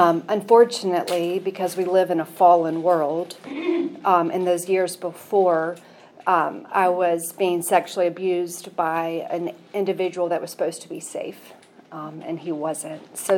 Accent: Franklin, United States; I'm a hometown girl. I grew up in Franklin when Franklin was a tiny town.

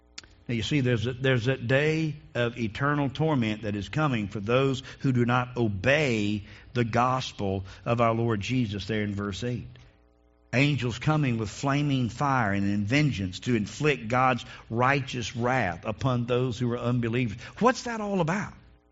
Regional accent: North Carolina, United States; I said, well, man, I grew up with this in North Carolina.

